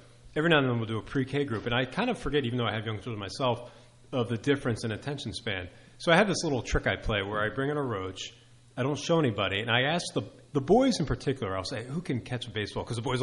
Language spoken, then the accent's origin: English; New Jersey, United States; I'm embarrassed to admit I grew up in South Jersey, but I didn't know where Hunterdon County was.